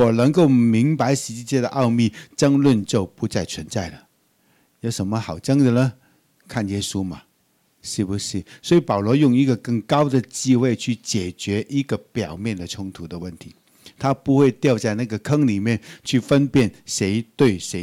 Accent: Taiwan; 我是中国人呢、啊，不是，我是台湾人呢、啊。

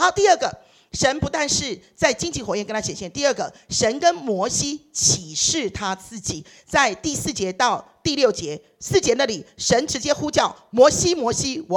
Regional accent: Taiwan; 我来自一个拜偶像的家庭，大部分台湾人都是，我是第一代的基督徒。那以前在我年轻的时候，我信耶稣，第一次我去到教会16岁，

